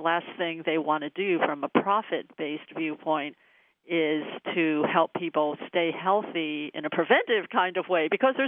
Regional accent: California, United States; I grew up in Southern California in a family that ate animals

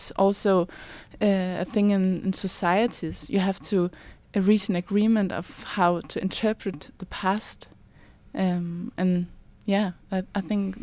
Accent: Central Denmark Region, Denmark; I grew up in Mols Mountains, and when I grew up, the hills were covered with trees. It was like one big forest.

